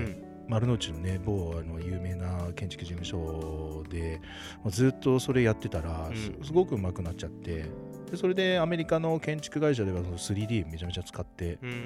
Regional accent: Yamanashi, Japan; 自分山梨県出身なんですけど

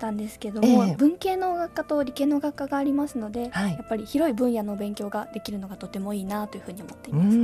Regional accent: Yamanashi, Japan; 私は山梨県。

